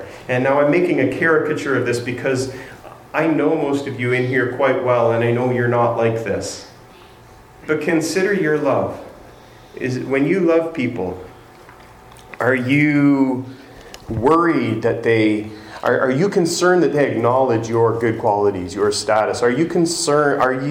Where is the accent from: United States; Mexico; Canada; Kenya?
Canada; I wait patiently, kindly, timidly, because I'm Canadian.